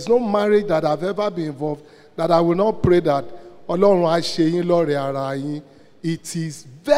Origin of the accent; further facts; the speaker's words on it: Southwest Nigeria, Nigeria; I'm from the Yoruba Southwest area and I grew up here.